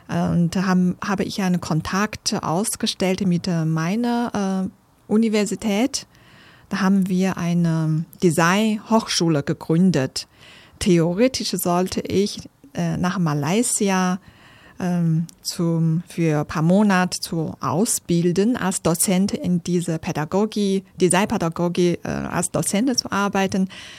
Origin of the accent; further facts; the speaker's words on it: Inner Mongolia, China; German is a second language; Aus Innere Mongolei. Das ist nördlicher von China, so Grenze zu Mongolei.